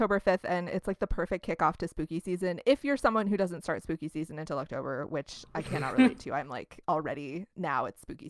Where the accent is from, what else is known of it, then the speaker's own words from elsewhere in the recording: Midwest, United States; We're from the Midwest.